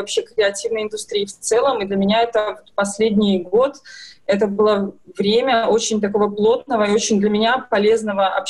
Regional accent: Belarus; как, так же, как, наверное, любой белорус.

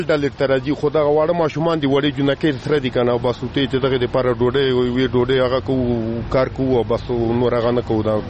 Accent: Tora Bora, Nangarhar, Afghanistan; مونږ د ننګرهار ولایت اوسیدونکو یو. په ننګرهار کې بیا د تورې بوري اوسیدونکو یو

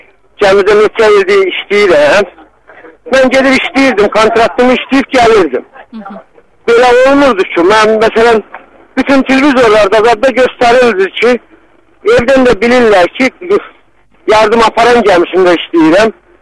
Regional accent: Azerbaijan; Yox, xanım, biz özümüz, mən özüm Cəbrəliyəm. Yəni, o köşkünlərdən...

